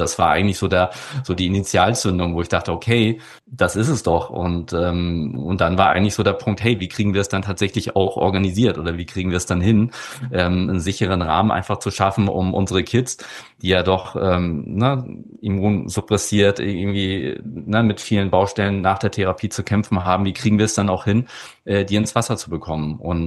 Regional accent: Kiel, Schleswig-Holstein, Germany; born there; also ich bin in Kiel geboren, nach dem Abi hier auf die Insel gezogen bin

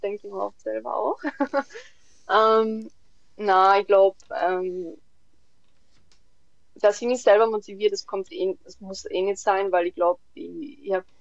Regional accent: Tyrol, Austria; Ich komme ja aus Tirol

